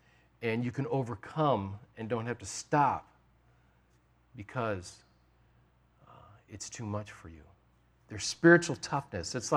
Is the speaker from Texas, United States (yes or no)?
no; Illinois, United States; now in Pennsylvania, United States; Now, this is fun because I'm not from around here. I'm not from Western PA. I'm from Illinois.